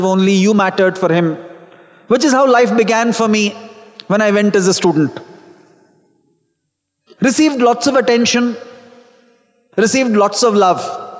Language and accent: English; Mumbai, Maharashtra, India; moved away; also born or lived in Brindavan / Prashanthi Nilayam; I can say I am from Mumbai, I've lived a greater part of my life in Brindavan and Prashanthi Nilayam then in Mumbai. I've lived more than 2/3 of my life there and less than 1/3 of my life in Mumbai.